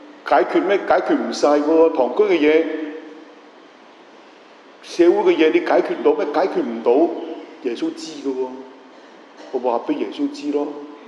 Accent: Hong Kong; 我喺上水噶嘛

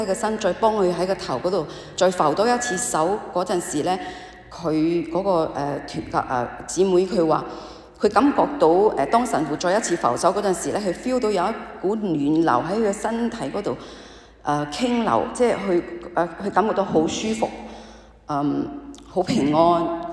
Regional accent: Malaysia; 咁我就翻咗去馬來西亞。咁因為我係嚟自一個九個兄弟姊妹嘅，我排最細嘅，全部都喺馬來西亞。

